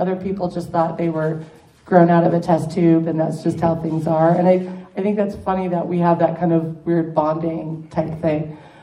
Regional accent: Kansas, United States; But no, it was growing up in Kansas as a nerd was hard. We had 4 TV channels and one of them was PBS and they always played British programming.

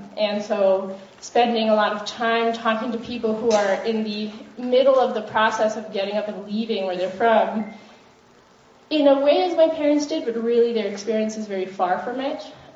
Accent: New York, United States; I come from New York, but from parents who are from India and Israel. My mother immigrated from India to go and study in grad school in the US, and my father is an artist from Israel, a sculptor who ended up in the US

